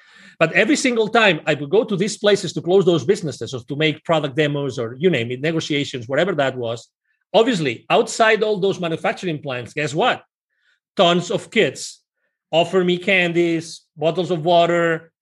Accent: Spain; English is a second language; I'm originally from Spain.

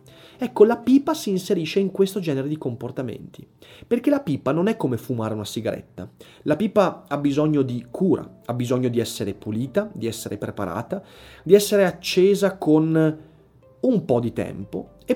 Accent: Vicenza, Veneto, Italy; essere un polentone, come si suol dire qui dalle mie parti, non qui ad Enna, ma qui a Vicenza.

